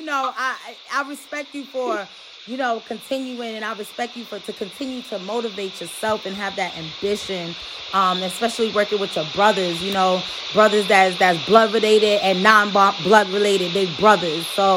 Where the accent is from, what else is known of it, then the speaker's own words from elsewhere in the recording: New York, United States; y'all know I'm from New York, so you already know I got a big up.